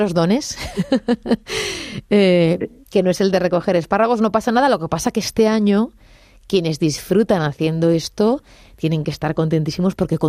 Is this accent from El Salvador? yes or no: no; Montijo, Extremadura, Spain; En mi pueblo, no sé, en mi pueblo es Montijo, decimos mucho salir a espárragos.